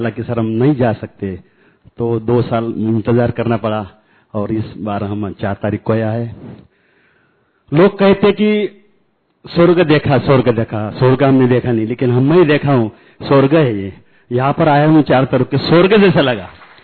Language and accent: Hindi; Shegaon, Maharashtra, India; मैं सेगा महाराष्ट्र से आया हूँ, श्री संत गजानन महाराज नगरी वहां से।